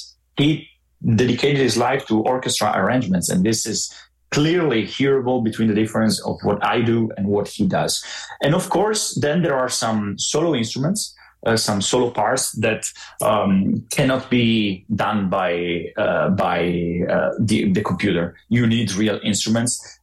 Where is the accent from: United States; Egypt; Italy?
Italy; and I'm from Italy